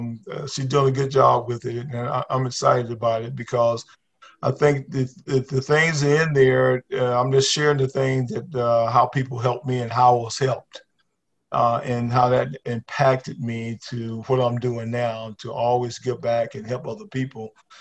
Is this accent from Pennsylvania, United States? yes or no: no; Whitmire, South Carolina, United States; When I grew up in Whitmire and matriculated to South Carolina State University